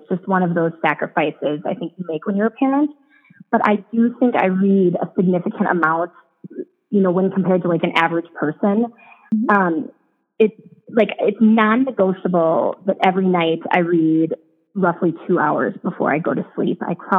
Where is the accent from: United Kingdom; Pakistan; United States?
United States; Milwaukee, Wisconsin; now in Madison, United States; I'm a Wisconsin girl. I was born and raised in Milwaukee, and then I went off to college in Indiana.